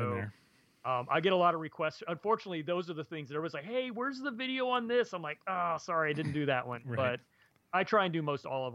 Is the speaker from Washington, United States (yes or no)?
no; Colorado, United States; now in Maryland, United States; which we're not used to here in Maryland, like we didn't even really think about it. Even though I'm from Colorado